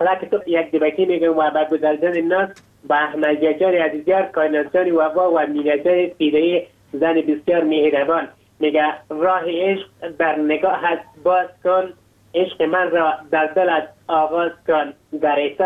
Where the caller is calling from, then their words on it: Logar, Afghanistan; ما یک افغان هستم، از ولایت لوگر همراه شما همکلام هستم.